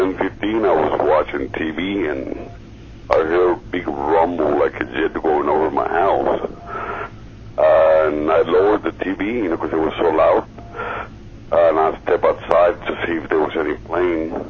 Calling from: San Antonio, Texas, United States; I'm calling from San Antonio, Texas.

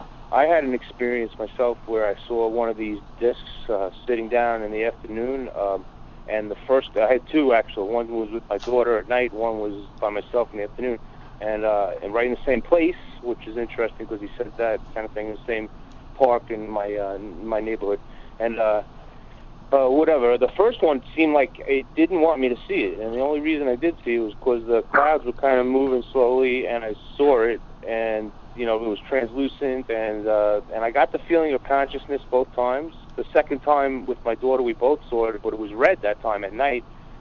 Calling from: New York, United States; I'm calling from New York.

